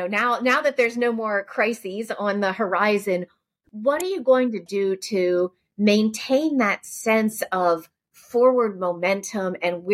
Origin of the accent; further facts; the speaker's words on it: Pennsylvania, United States; I grew up in Amish country. I was surrounded by farms in Lancaster County, Pennsylvania.